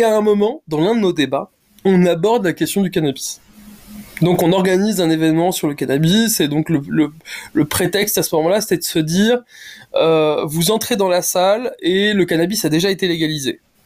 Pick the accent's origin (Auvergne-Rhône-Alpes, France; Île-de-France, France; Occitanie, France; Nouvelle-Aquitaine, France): Île-de-France, France; Paris; born there; je suis enfant de deux immigrés venus de Tunisie, je suis né à Paris, j'ai grandi dans des conditions plutôt correctes